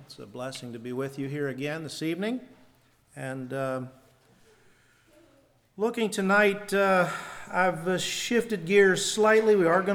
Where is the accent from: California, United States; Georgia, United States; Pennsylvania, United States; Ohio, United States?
Pennsylvania, United States; Hollidaysburg; That's kind of my home area where I would have grown up. I grew up in Hollidaysburg.